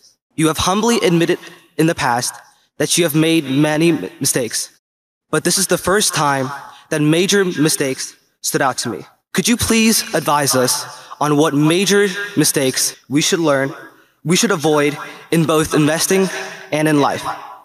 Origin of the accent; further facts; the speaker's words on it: Ohio, United States; I'm 15 years old, and I'm from Ohio.